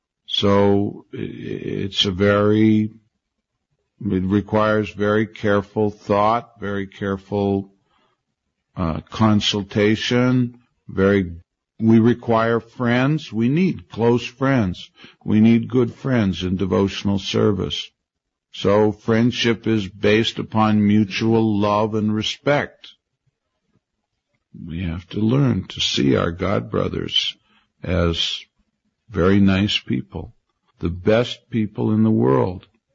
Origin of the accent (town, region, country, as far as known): Canada; also born or lived in Vancouver